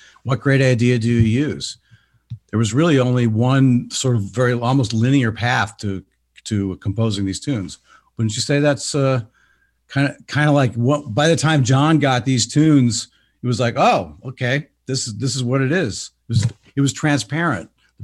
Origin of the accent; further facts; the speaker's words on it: Ohio, United States; I growing up in Ohio, especially Northern Ohio, I guess we considered ourselves East Coast, but we're solidly Midwest.